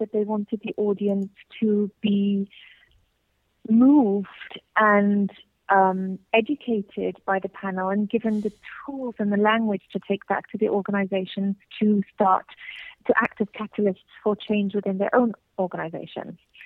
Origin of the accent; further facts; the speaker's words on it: United Kingdom; now in Zurich, Switzerland; I'm based out of Zurich, but I'm originally British.